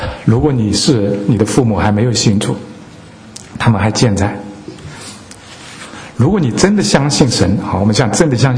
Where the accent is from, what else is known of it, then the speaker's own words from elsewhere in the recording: China; 因为我们小时候在初中的时候，好像在国家中国大陆提倡一个口号